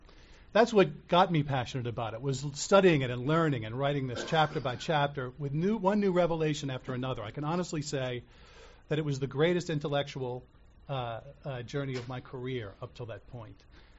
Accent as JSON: {"language": "English", "town": "New Orleans", "region": "Louisiana", "country": "United States", "tie": "born or raised there", "said": "And I am from New Orleans, born and raised, and I actually teach there at the seminary."}